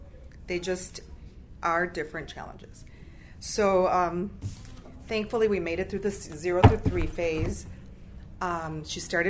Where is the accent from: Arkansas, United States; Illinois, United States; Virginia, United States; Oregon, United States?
Illinois, United States; Morris; I'm from Morris, Illinois.